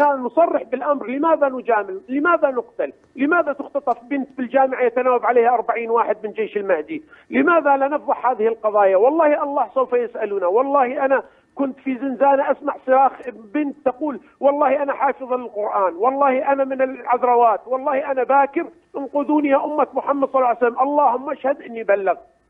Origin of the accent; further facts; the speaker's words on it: Iraq; وأنا من العراق وسوف أروي لك رواية أسألك بها هذا السؤال